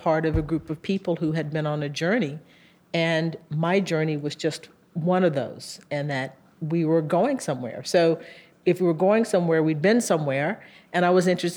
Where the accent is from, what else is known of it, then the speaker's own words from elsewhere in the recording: the South, United States; Exactly. Well, yeah, history was something that I was making, and I was very aware of that.